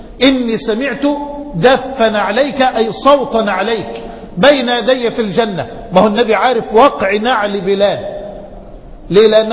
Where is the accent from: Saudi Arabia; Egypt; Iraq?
Egypt; في رجل عندنا في مصر من أهل الفضل مرض